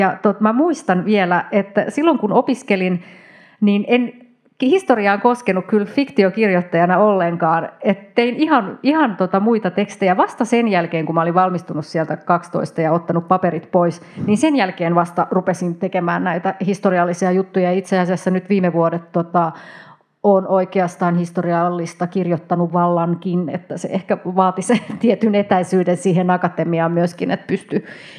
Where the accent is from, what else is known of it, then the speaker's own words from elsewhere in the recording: Helsinki, Uusimaa, Finland; now in Tampere, Finland; edelleen täältä Tampereelta. Helsingistä alun perin, mutta on nyt parikymmentä vuotta täällä asunut, niin nyt sanon jo, että olen Tampereelta.